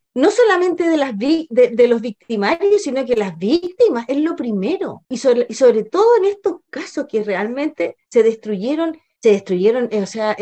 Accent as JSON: {"language": "Spanish", "country": "Chile"}